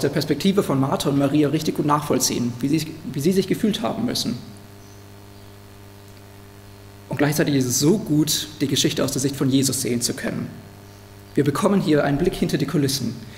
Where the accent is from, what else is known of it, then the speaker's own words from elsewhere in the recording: Zambia; now in Germany; wenn ich dann so Leuten erzählt habe, wo ich aufgewachsen bin, dann kam die Frage: Ja, wie ist das denn im Vergleich? Was ist so ein großer Unterschied zwischen Sambia und Deutschland?